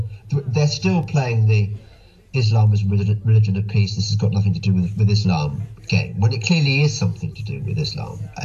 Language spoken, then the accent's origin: English; United Kingdom; They are now as British as they come, as British as I am, and that's fine.